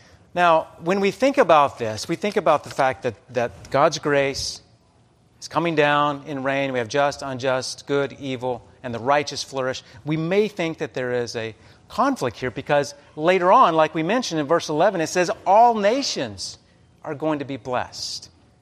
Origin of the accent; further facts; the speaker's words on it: Amarillo, Texas, United States; I saw this last summer when I went down to my hometown of Amarillo, Texas.